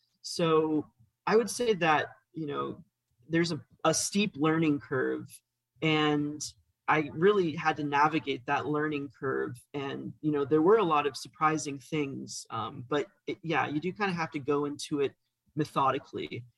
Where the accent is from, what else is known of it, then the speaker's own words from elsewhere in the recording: Florida, United States; So I grew up in Florida, in North Florida, and my dad was an orchid grower